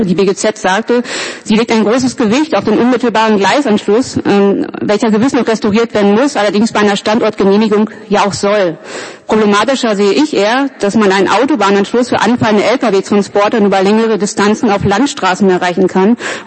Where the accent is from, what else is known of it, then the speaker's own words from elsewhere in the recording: North Rhine-Westphalia, Germany; Ich komme aus der Gegend, ich habe Freunde vor Ort, man kennt sich.